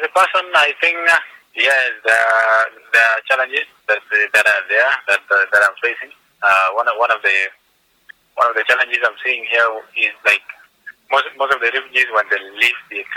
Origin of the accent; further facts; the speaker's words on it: South Sudan; English is a second language; now in Kenya; I'm from South Sudan. I left my country for the first time, that was 2007, and came to Kenya that same year. So I arrived here in the month of March to Kakuma Refugee Camp.